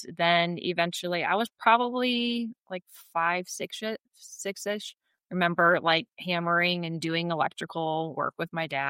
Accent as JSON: {"language": "English", "town": "Chicago", "region": "Illinois", "country": "United States", "said": "Which I was from Chicago. We didn't ski much."}